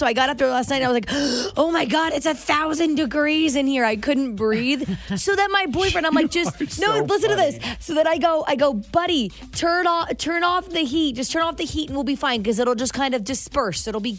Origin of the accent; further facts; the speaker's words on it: Florida, United States; I grew up in Florida my whole life, so the idea of this weather is completely different than what I'm used to, even after living here for 5 years.